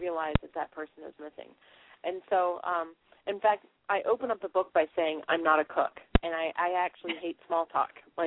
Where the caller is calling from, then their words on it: Maine, United States; Well, I'm calling in from Maine.